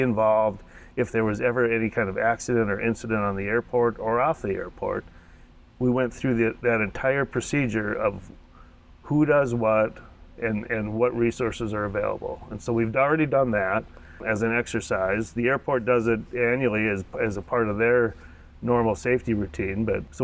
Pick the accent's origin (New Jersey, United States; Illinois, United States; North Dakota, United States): North Dakota, United States; Minot; Kent Peach, who I grew up in Minot.